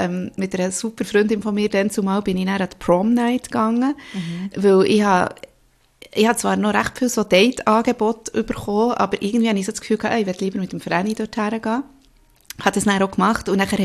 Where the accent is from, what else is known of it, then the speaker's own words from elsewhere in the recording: Bern, Switzerland; Ich bin auch im Emmental aufgewachsen und...